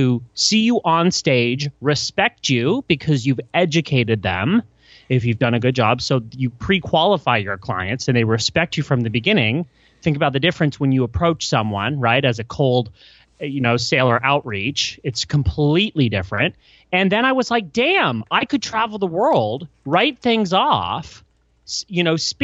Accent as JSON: {"language": "English", "country": "Canada", "tie": "born or raised there", "moved": "yes", "lives_now": "United States", "said": "I was raised in Canada. So I moved to the US"}